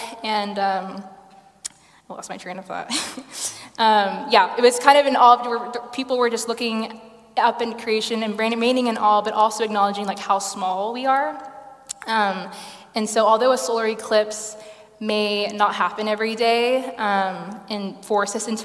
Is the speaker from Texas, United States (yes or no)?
yes; Texas, United States; now in Leeds, United Kingdom; I returned to Leeds a few days ago after visiting my hometown in Texas.